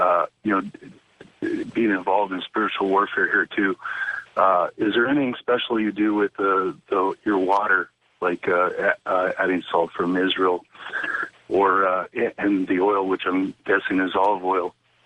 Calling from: Manitoba, Canada; I'm calling from Soggy, Manitoba right now

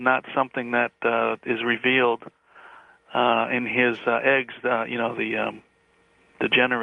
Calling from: Connecticut, United States; I'm calling from Connecticut.

